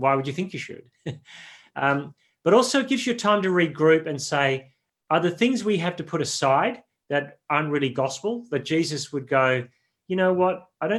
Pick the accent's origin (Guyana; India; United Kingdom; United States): United Kingdom; Northern Ireland; moved away as an adult; now in Australia; I grew up in Northern Ireland and it's a very different experience to living in Australia, but we were very clearly marginal as Christians in Australia from the time I arrived in Australia in the 70s.